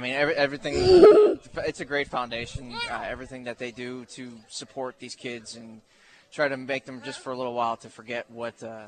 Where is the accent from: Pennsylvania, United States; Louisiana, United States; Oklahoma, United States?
Pennsylvania, United States; I'm from Pennsylvania.